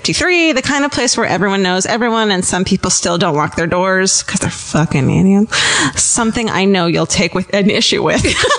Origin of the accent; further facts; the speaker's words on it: Alberta, Canada; My favorite murder is also kind of my hometown murder. I don't get to talk about it ever, as it is a very sensitive topic that involves the murder of a 15-year-old girl. Ugh. I live in a small town in rural Alberta, Canada